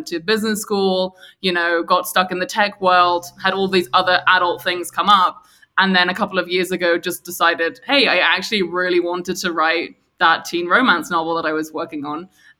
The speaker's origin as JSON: {"language": "English", "region": "London", "country": "United Kingdom", "tie": "born or raised there", "said": "growing up in London."}